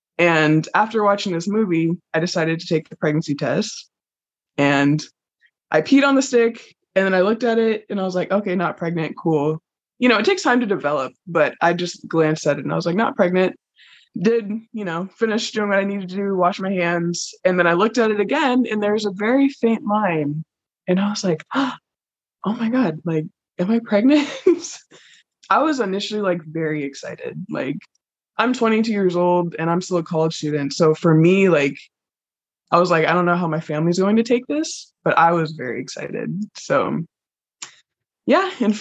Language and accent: English; Dallas, Texas, United States; little staycation, like a mini vacation within our hometown, or, you know, within like Dallas, because we're from Texas.